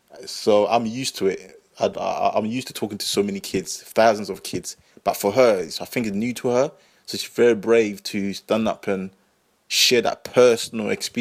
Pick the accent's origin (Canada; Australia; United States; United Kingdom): United Kingdom; London; growing up on the council estate where I grew up in North London